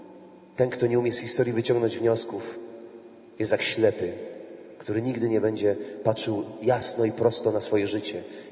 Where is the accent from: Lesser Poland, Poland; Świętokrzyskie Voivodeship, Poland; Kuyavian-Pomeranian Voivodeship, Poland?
Lesser Poland, Poland; Krynica-Zdrój; w miejscowości, z której pochodzę. Pochodzę z Beskidu Sądeckiego, z malowniczej Krynicy Górskiej, Krynicy Zdroju, bardzo znanej poprzez wody mineralne i wypoczynek wielu ludzi.